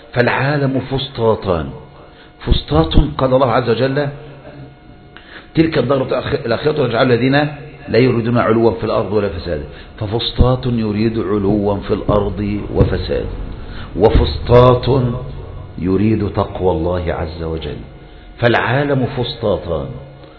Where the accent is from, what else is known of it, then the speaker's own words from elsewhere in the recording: Egypt; مستوى معيشة الفرد عندنا في مصر لا تضارع هذا